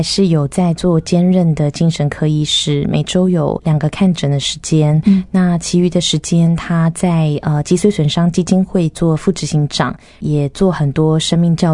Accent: southern China, China; 对，那因为我们都是南方人，我们从来没有滑雪过

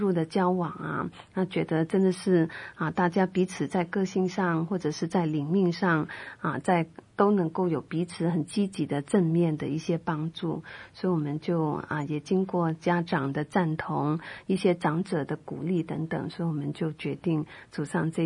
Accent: Philippines; also born or lived in Hong Kong; 我是在菲律宾出生，小时候有大概7年的时间在香港读书，住在那边，然后后来又移民到菲律宾，长期居留在那里

